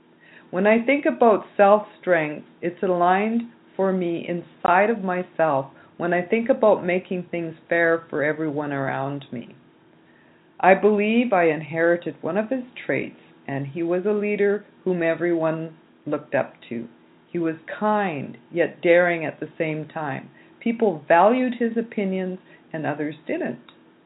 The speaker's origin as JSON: {"language": "English", "region": "British Columbia", "country": "Canada", "said": "My people are from British Columbia, and we're from the Plateau region, and our families reside within 6 Chilcotin communities. My family live in the mountains called Honeycutin."}